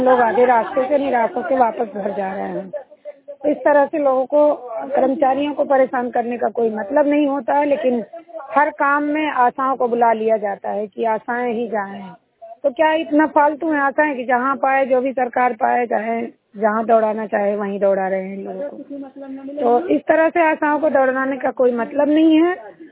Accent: Sultanpur, Uttar Pradesh, India; मैं सुल्तानपुर की निवासी हूँ।

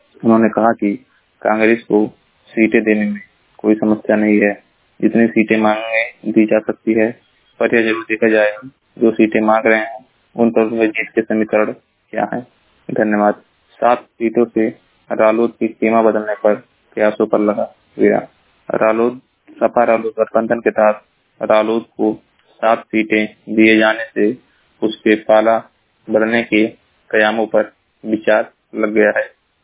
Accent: Maharajganj, Uttar Pradesh, India; मैं जिला महाराजगंज के निवासी हूँ।

